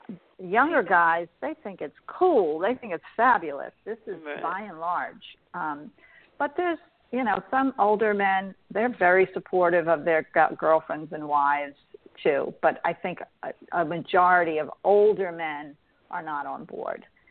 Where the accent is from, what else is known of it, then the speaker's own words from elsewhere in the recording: New York City, New York, United States; moved away as an adult; I grew up in New York City. I was there my entire life.